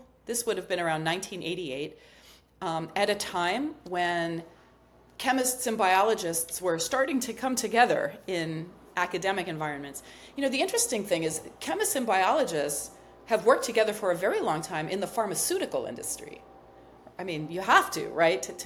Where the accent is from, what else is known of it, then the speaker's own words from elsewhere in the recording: Massachusetts, United States; moved away as an adult; So, you know, I'm from Massachusetts, and when I was looking for a graduate program, I focused entirely on the San Francisco Bay Area